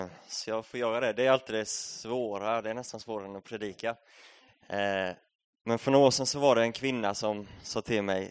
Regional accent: Vaggeryd, Jönköping County, Sweden; now in Katrineholm, Sweden; och jag kommer ifrån Vaggeryd från början. Numera så bor jag i Katrineholm

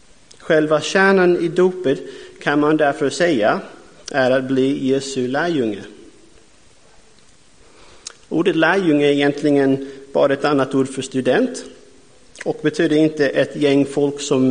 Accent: Texas, United States; Swedish is a second language; now in Sweden; Ja, jag är amerikan, kom från USA, Texas.

